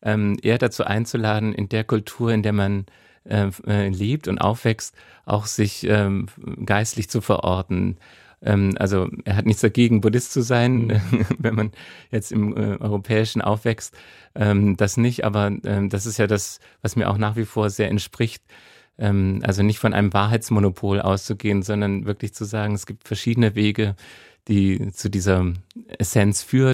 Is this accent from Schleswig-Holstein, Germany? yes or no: no; Baden-Württemberg, Germany; Ich bin in der Nähe von Stuttgart aufgewachsen.